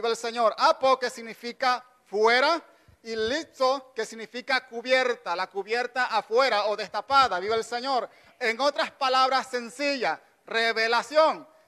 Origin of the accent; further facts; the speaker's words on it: Oaxaca, Mexico; desde Oaxaca, México, un costeño, aleluya, aunque no hable como costeño, vive el Señor, así que aquí estamos, vive Dios, aleluya